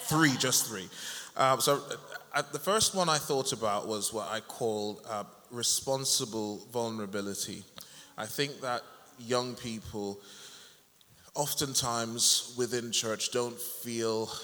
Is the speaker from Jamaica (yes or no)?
yes; Jamaica; growing up in Jamaica, where I'm originally from, we can be pretty cruel when given the opportunity as young people.